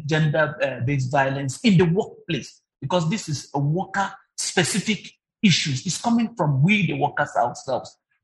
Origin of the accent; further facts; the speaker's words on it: Nigeria; Because what is it that works for us as Nigerian women workers?